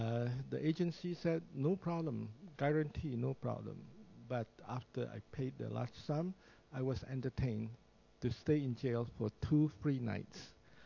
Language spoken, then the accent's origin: English; Indonesia; English is a second language; also born or lived in China; I was born in China, and the day I was born, my father went to the Philippines. And in 1949, when I was 3 years old, so you know how old I am, and my mother took six of us to Indonesia.